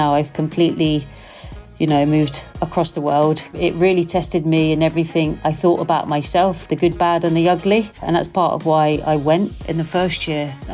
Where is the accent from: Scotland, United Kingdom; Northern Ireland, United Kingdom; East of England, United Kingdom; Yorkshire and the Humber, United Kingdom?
East of England, United Kingdom; born there; I was born in Essex, so I was a Tottenham supporter growing up.